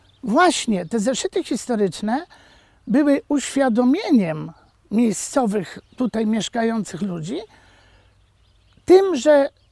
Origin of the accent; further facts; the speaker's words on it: Warsaw, Masovian Voivodeship, Poland; Osoba z miasta, osoba tak jak ja, jestem warszawiakiem, przyjeżdża na wieś